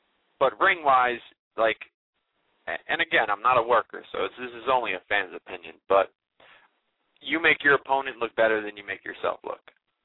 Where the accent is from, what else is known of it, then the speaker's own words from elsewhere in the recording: New Jersey, United States; Yeah, I'm from Jersey, though.